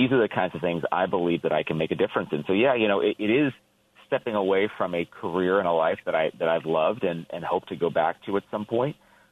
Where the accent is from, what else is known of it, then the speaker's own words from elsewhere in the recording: California, United States; I grew up in California, spent a lot of time here over my life.